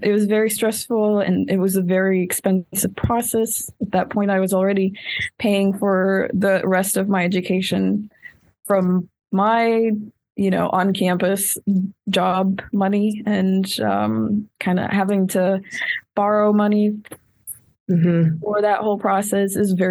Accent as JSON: {"language": "English", "town": "Izmail", "region": "Odesa Oblast", "country": "Ukraine", "tie": "born or raised there", "moved": "as an adult", "lives_now": "Indiana, United States", "said": "I am a citizen of Ukraine. I am also a resident of Indiana. I was born in Ukraine, in South Ukraine, in a little town called Ismail. I went to school, went to art school. I started college there."}